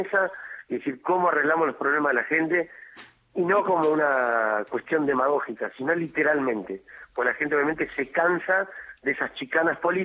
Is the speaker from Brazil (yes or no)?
no; Argentina; creo que como argentinos todos tenemos que poner un granito de arena.